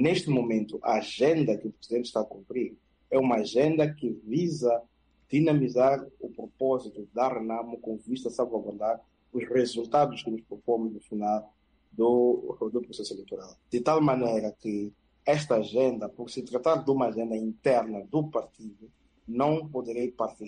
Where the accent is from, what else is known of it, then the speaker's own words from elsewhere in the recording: Mozambique; assumir a responsabilidade que nós temos como país e como moçambicanos